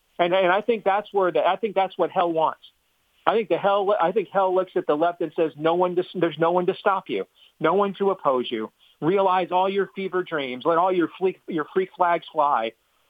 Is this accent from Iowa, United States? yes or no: yes; Iowa, United States; My home state of Iowa does some of this stuff.